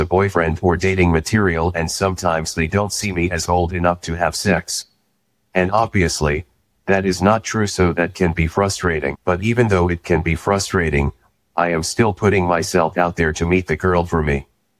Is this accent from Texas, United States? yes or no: no; Concord, New York, United States; in my hometown of Concord